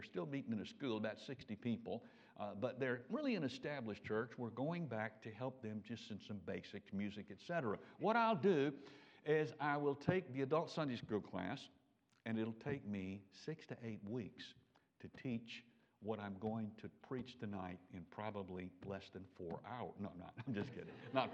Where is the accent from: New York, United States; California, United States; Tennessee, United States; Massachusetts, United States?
Tennessee, United States; Memphis; a man who was my pastor when I was a teenager growing up in Memphis.